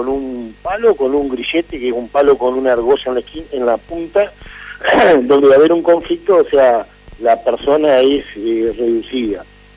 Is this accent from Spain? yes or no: no; Argentina; moved away; como argentinos que vivimos afuera